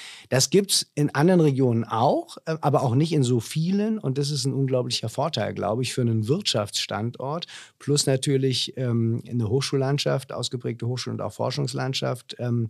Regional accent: Southern Germany, Germany; now in Osnabrück, Germany; Man muss sich zum Grünkohlessen zwingen, aber das kriegt man als Süddeutscher auch hin.

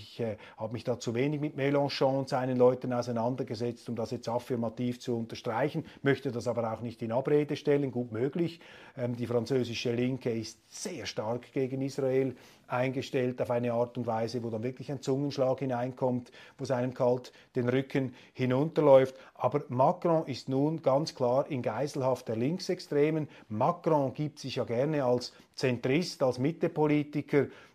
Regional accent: Switzerland; was ich als Schweizer hier nicht umhin kann festzustellen

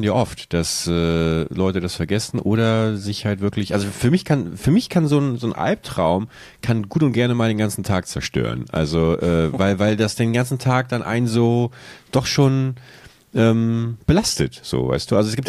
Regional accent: Buchholz, Lower Saxony, Germany; in meiner alten Heimatstadt Buchholz an so einer Kreuzung, an der ich früher gewohnt habe

